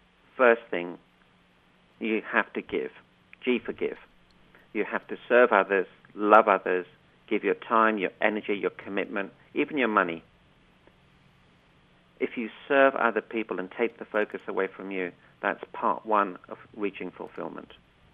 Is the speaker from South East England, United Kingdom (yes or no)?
no; London, United Kingdom; moved away as an adult; also born or lived in Africa; now in Orlando, United States; And I was born in Africa, and then we moved to London when I was about 5 years old, and we lived there for about 35 years, and then we moved to Orlando, Florida.